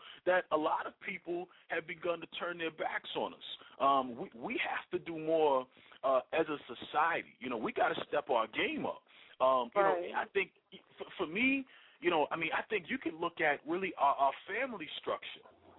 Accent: United States; I'm only including myself because I am an American.

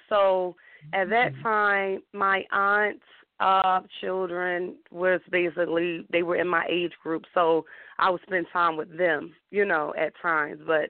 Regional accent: Newark, New Jersey, United States; I grew up in Newark, New Jersey. I was raised by my mother to the age of 7 1/2.

